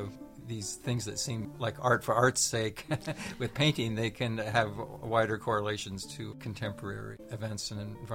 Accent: Pennsylvania, United States; Even in my hometown, I'm trying to keep these buildings, but somehow they are not valued enough, and so that might be part of it. And just also taking care of the land, and that's been a major issue in my part of Pennsylvania

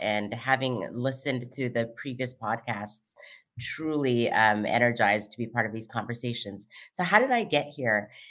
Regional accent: Ethiopia; English is a second language; I'm born and raised in Ethiopia by parents who are always able to see what was possible in what seemed like impossible situation.

